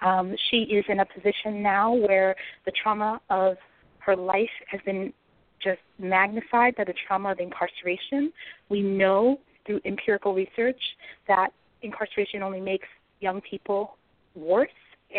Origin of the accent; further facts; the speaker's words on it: New York City, New York, United States; also born or lived in Chicago; I lived for over 20 years in Chicago, just moved back to New York City, which is my hometown, a few months ago over the summer